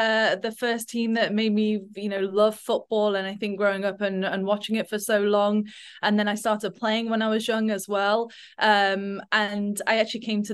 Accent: Nottingham, East Midlands, United Kingdom; I grew up in just outside of Nottingham and used to go every week with my dad.

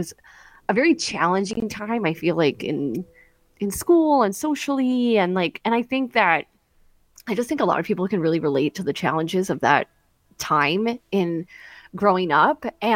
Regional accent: New Jersey, United States; I grew up on the Jersey Shore.

